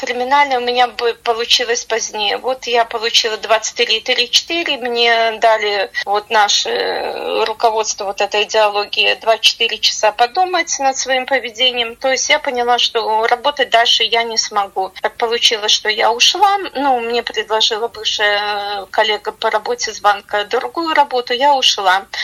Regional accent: Brest, Brest Region, Belarus; also born or lived in Shchuchyn; В Беларуси я, как и многие белорусы, вышла на протесты в 20-м году. Сама я родом с Бреста, но вышла замуж Щучин и знаменитую Щучинщину.

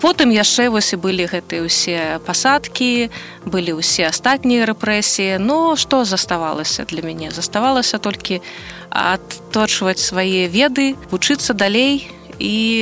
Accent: Saint Petersburg, Russia; now in Brest, Belarus; і гавору, што я з Ленінграда

